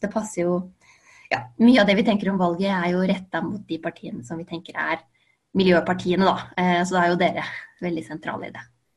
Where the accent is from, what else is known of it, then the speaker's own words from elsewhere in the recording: Ringebu, Innlandet, Norway; Ja, jeg kommer fra Oppland selv, da. Det er verdt å si, fra Ringebu.